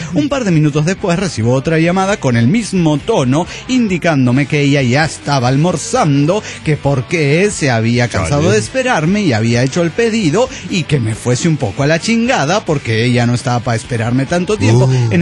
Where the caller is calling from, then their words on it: Mexico City, Mexico; del DF mexicano.